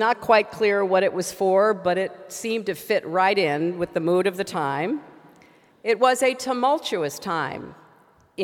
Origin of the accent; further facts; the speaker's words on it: Illinois, United States; I grew up outside of Chicago.